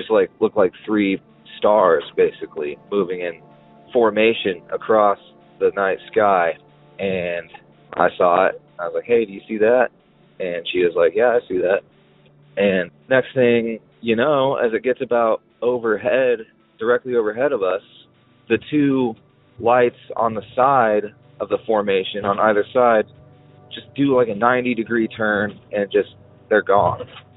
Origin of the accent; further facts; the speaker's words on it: Kansas, United States; quite a ways back in my hometown out in western Kansas.